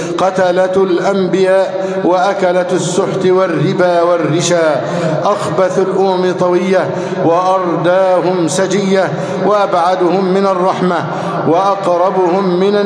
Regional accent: Egypt; اللهم احفظ بلدنا مصر أمناً أماناً

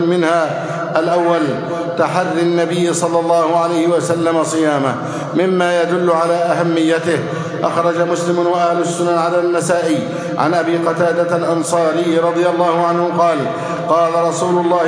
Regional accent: Egypt; اللهم احفظ بلدنا مصر سخاء رخاء، وسائر بلاد

